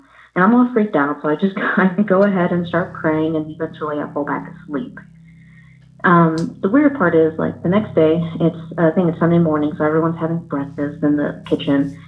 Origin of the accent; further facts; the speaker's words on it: Fort Worth, Texas, United States; I'm from Fort Worth, Texas.